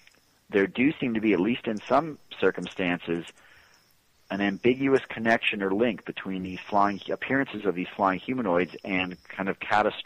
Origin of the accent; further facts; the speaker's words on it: Texas, United States; here in my home state of Texas